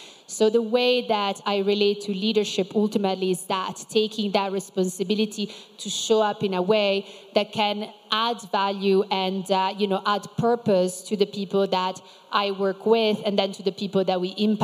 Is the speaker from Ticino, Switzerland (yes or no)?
yes; Ticino, Switzerland; I'm Swiss-Brazilian, and I grew up in the Italian part of Switzerland, this beautiful country you're in today.